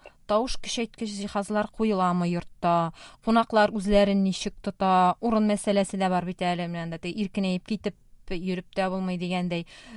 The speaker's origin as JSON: {"language": "Tatar", "region": "Bashkortostan", "country": "Russia", "said": "Менә без Башкортстан ягында туганнар ашка алалар иде."}